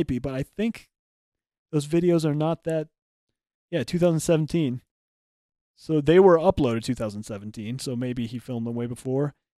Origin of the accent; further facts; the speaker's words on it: Montana, United States; I grew up in Montana on a ranch farm, or maybe it was a farm ranch. It was a little of both.